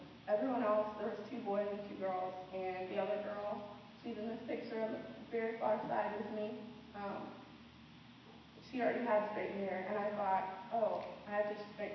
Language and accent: English; Illinois, United States; And I told him, you know, I was from Illinois, and I'm here going to school.